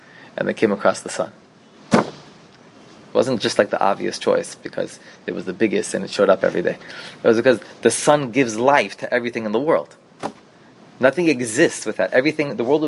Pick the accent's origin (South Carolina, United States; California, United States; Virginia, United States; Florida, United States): California, United States; Los Angeles; I'm from Los Angeles.